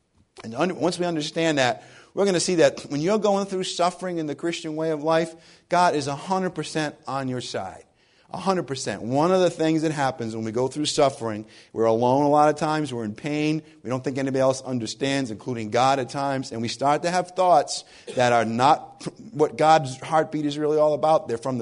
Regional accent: New England, United States; accent: New England; my New England accent is always like this, but that horsey, froggy thing is not always like this.

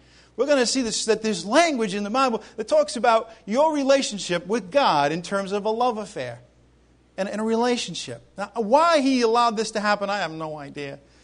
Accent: New England, United States; now in Florida, United States; well, I'm in Florida now, the pastor up north, I come from New England, so I'm used to thinking of Florida down here.

